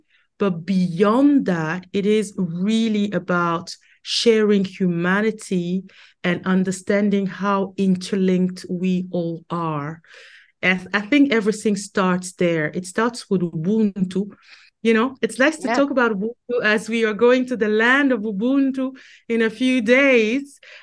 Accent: Cameroon; Ooh, I come from Cameroon.

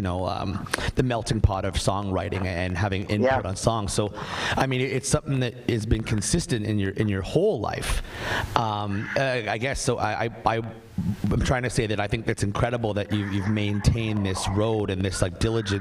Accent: Ontario, Canada; And, like, we're from Ontario.

